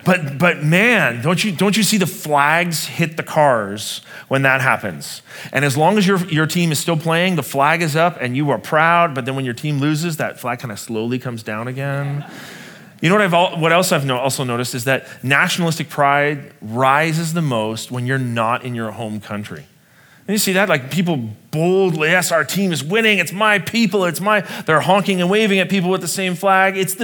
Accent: Canada; my wife is American, I'm Canadian, so there's a little bit of discord in our home

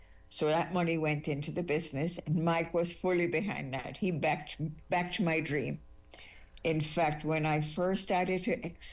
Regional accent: Jamaica; I'm from Jamaica

